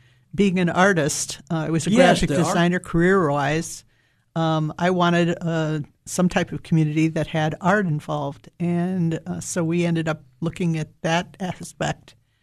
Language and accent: English; Niagara Falls, New York, United States; I grew up in Niagara Falls, New York, which was fairly small.